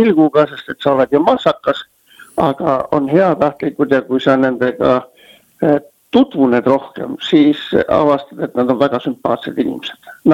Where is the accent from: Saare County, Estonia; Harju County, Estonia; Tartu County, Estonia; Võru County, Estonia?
Saare County, Estonia; kuna ma olen otsapidi kalurikülast pärit, siis mulle meri väga meeldib